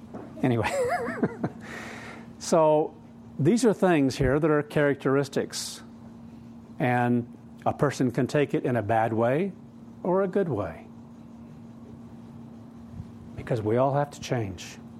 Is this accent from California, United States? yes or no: no; Kansas, United States; I think of growing up in Kansas and as a very young person out there building whatever it was for, if it was fencing for cattle or fencing for sheep